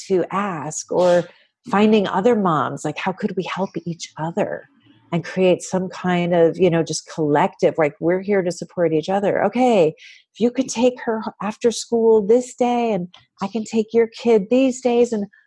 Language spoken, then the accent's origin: English; Chicago, Illinois, United States; moved away as an adult; I returned to Chicago. That's my hometown mm-hmm. to have her.